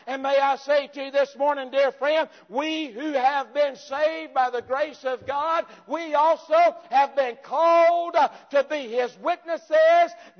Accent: Alabama, United States; I know it's poor English, but I'm from Alabama, so y'all just forgive me.

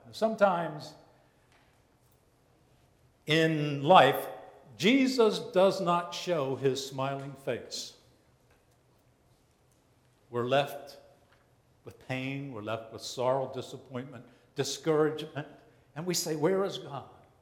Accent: United States; as an American, I don't like those kind of things.

